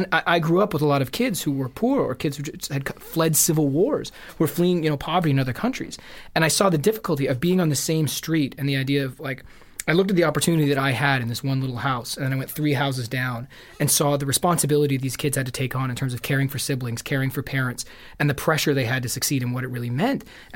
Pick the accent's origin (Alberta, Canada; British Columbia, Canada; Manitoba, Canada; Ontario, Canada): Ontario, Canada; Toronto; And growing up in Toronto, even it's changed now